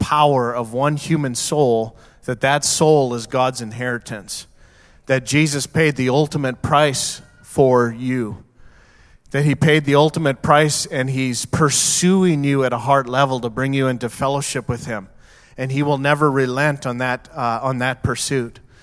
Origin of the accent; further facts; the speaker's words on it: Alberta, Canada; I took it for granted when I grew up in Alberta and was a couple-hour drive from the Rocky Mountains.